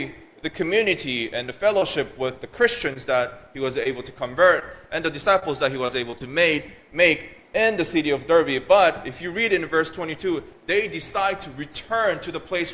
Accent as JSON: {"language": "English", "country": "Japan", "tie": "born or raised there", "said": "as I am Korean American, and I grew up in Japan, and I studied in China."}